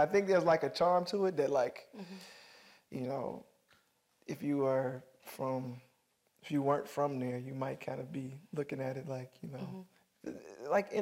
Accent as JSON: {"language": "English", "town": "Tuskegee", "region": "Alabama", "country": "United States", "said": "I'm from Tuskegee, so I was like, you know, the shop, last time I went home"}